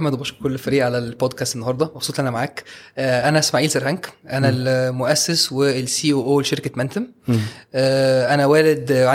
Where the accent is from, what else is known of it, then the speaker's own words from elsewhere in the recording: Egypt; ومن ساعتها تنازل عن الجنسيه التركيه واتبقى بالمصريه، وسنس دان من ساعتها واحنا مصريين.